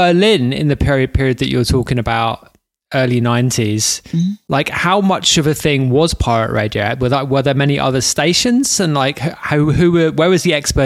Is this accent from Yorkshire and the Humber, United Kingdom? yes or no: no; London, United Kingdom; I'm from London and pirate radio is a huge, huge thing in London